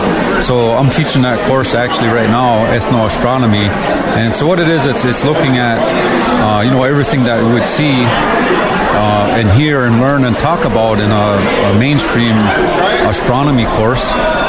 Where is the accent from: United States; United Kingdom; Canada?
Canada; Kahnawake, Quebec; moved away as an adult; now in Six Nations, Canada; I'm originally from Ganawage. Like, I grew up across the street from Joe. He was my neighbor when we were kids. And I only moved away when I was 21, so I moved to Six Nations. But in that time, I picked up a little bit of the Cayuga language.